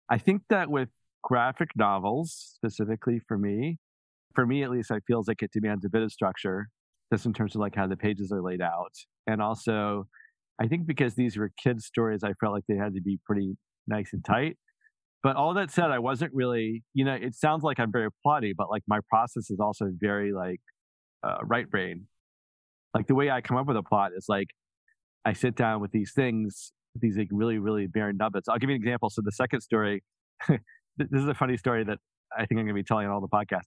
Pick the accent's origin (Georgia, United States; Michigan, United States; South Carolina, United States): Georgia, United States; Atlanta; I'm going to my hometown of Atlanta